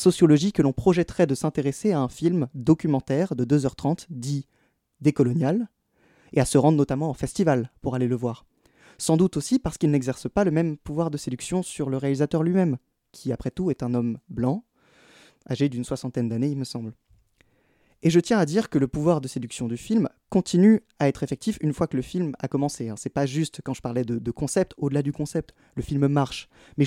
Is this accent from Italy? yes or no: no; Guadeloupe, France; je suis antillais, plus exactement je suis guadeloupéen et donc afro-descendant